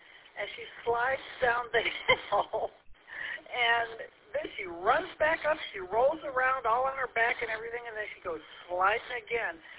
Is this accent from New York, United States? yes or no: no; Columbus, Ohio, United States; born there; I was born in Columbus, but that was a long time ago.